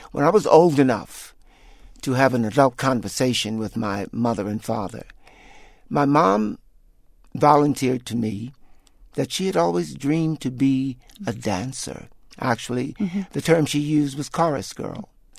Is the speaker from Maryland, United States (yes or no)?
yes; Baltimore, Maryland, United States; So I used that opportunity to reach out to my hometown, Baltimore, and to reach out to those people who have personally invested in my career